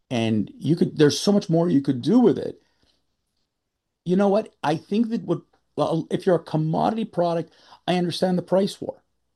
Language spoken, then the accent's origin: English; Canada; I'm a Canadian